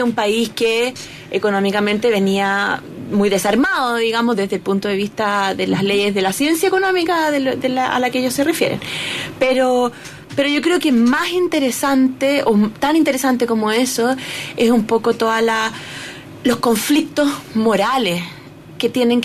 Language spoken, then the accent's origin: Spanish; Chile; le dijimos, oye, somos chilenos.